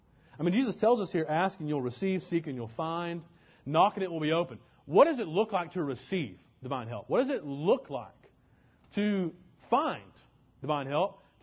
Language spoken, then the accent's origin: English; Alabama, United States; and I grew up in Alabama, and so I love country music.